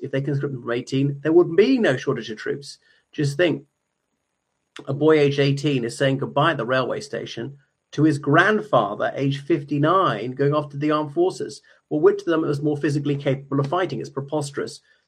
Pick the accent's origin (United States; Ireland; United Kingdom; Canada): Ireland; o everyone … from Ireland.